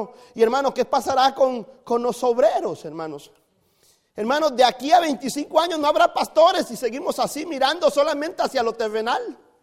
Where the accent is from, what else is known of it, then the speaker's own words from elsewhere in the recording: Costa Rica; now in United States; ¿Dónde hay semilleros de gente que quiera servir a Dios y ganar almas en mi país? Hermanos, estamos en una batalla hasta interna por servir en nuestro propio país.